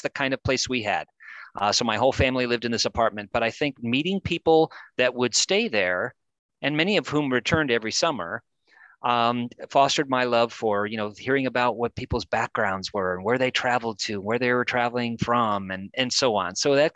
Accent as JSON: {"language": "English", "region": "Colorado", "country": "United States", "tie": "born or raised there", "said": "I grew up in Western Colorado, so I could explore mountains, canyons, buttes, mesas."}